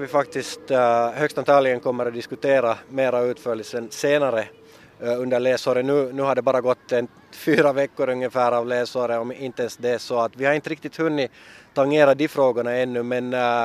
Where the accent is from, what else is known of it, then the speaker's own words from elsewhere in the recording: Cairo, Cairo Governorate, Egypt; Eftersom jag är uppvuxen i Kairo, en megastad med nästan 20 miljoner dagstid i alla fall